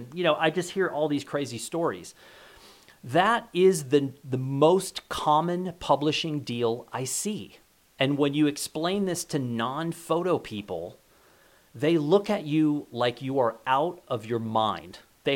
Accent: New Mexico, United States; It's a project that will take me to all 33 counties in New Mexico, which is a way for me to explore my home state.

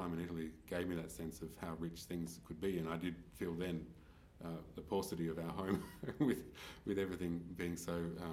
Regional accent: Australia; as an Australian

